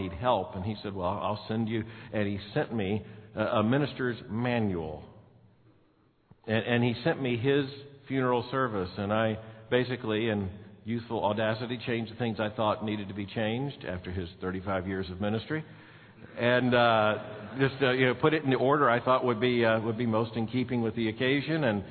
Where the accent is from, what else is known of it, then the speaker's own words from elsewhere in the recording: Florida, United States; It didn't help that there was 10 inches of snow the night before, and I'm from Florida.